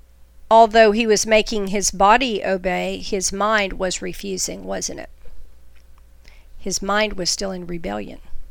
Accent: Texas, United States; Because I'm a Texan at heart, y'all.

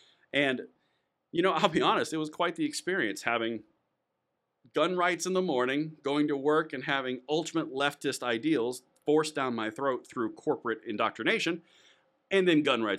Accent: United States; I'm American as the day is long.

